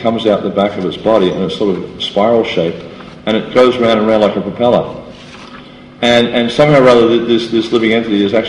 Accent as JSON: {"language": "English", "country": "Australia", "said": "I come from Australia, which you probably all figured out by my accent. And there was just these floods in the state north of where we live. My wife and I live in the northern part of New South Wales"}